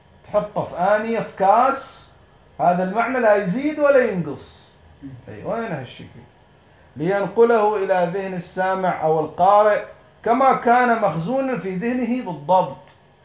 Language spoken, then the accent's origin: Arabic; Qatif, Eastern Province, Saudi Arabia; وإحنا الحين تعال زينة في البلد عندنا في القطيف